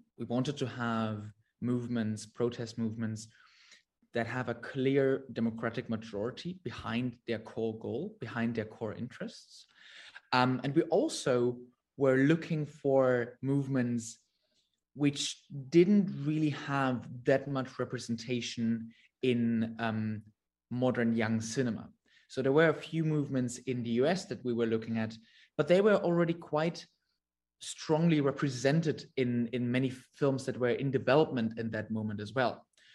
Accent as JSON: {"language": "English", "country": "Germany", "lives_now": "London, United Kingdom", "said": "I'm a film director. I'm currently based in London. I'm originally from Germany."}